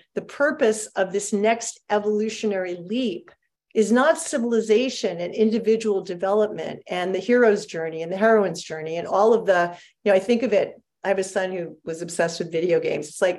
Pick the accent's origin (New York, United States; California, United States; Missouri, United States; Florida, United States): New York, United States; I'm from New York, so you have to forgive that I can get a little challenging at times.